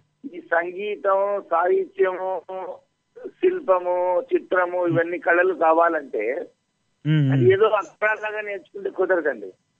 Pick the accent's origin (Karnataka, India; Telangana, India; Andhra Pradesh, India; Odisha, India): Andhra Pradesh, India; Komaraval; born there; నేను మా ప్రకాశం జిల్లా ఇద్దలూరు తాలూకా కొమరవల్ అనేటువంటి విలేజ్ లో పుట్టాను బాబు గారు.